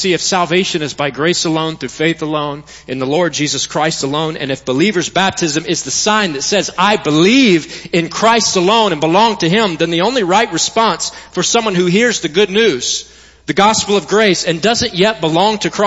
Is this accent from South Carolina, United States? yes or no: no; Arkansas, United States; now in Alabama, United States; I'm from Arkansas. Ashley and I both are. And so we cheer for the Hogs. And all of our kids have been born here in Alabama.